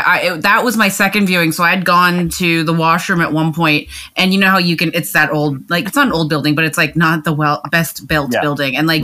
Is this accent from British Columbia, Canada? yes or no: no; Scarborough, Ontario, Canada; You know, I'm from Scarborough.